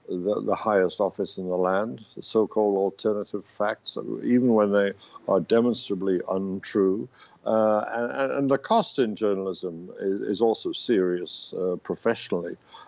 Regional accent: New York City, New York, United States; It's at the New York Times, my hometown newspaper.

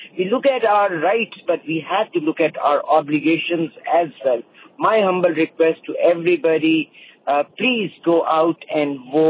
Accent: Canada; Being Canadian, we are definitely proud Canadian. We took the pride when we got the citizenship.

